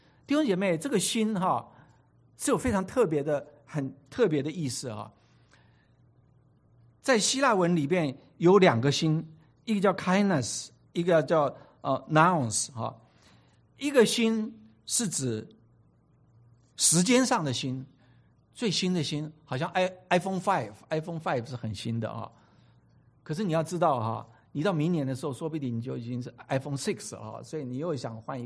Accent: Taiwan; also born or lived in Jiangsu, China; now in United States; 我是江苏人啊，我在台湾长大，然后我又来美国

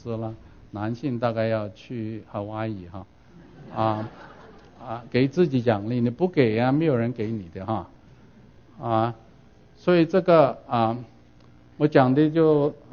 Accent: Guangdong, China; 中国人很尤其是我们广东人哈很喜欢吃咸的东西

